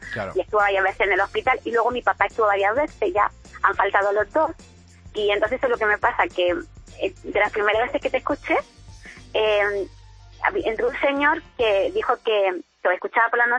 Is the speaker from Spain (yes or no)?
yes; Granada, Andalusia, Spain; Soy granadina.